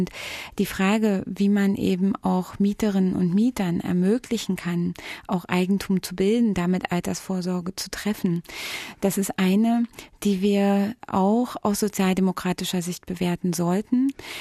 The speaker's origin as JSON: {"language": "German", "region": "Berlin", "country": "Germany", "tie": "born or raised there", "said": "kann ich es mir überhaupt noch leisten, in meiner Heimatstadt Berlin zu wohnen?"}